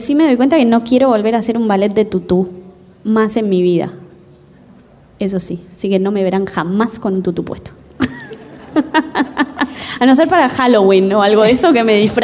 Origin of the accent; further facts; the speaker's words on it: Uruguay; Siempre fui como súper uruguaya y muy abanderada y soy como muy patriota